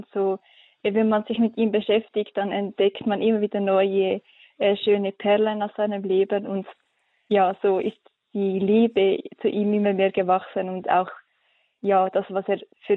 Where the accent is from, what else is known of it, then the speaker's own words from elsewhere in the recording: Switzerland; ich komme aus der Schweiz, wie ihr wohl an meinem Akzent erkennen könnt.